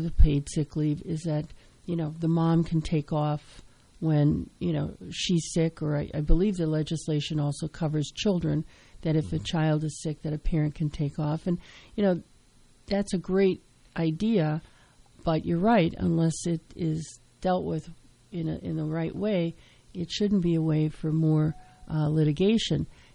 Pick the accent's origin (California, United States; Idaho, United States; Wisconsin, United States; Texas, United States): Wisconsin, United States; this since she's originally from Missouri and I'm originally from Wisconsin.